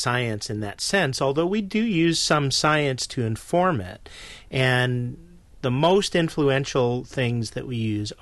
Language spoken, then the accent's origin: English; New York, United States; But I'm a New Yorker, so maybe it's that.